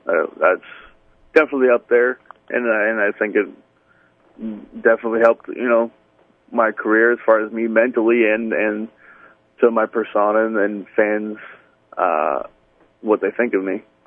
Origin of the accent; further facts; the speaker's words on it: Peabody, Massachusetts, United States; now in Ipswich, United States; I'm originally from Peabody. I live up in Ipswich now.